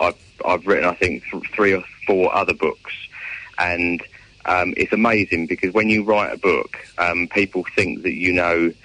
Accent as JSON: {"language": "English", "town": "Clacton-on-Sea", "region": "East of England", "country": "United Kingdom", "tie": "born or raised there", "said": "Yes, well, it's my hometown, so..."}